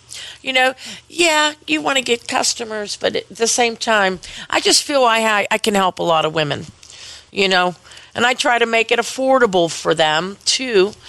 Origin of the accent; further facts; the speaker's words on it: Penn Hills, Pennsylvania, United States; Penn Hills. I'm from Penn Hills.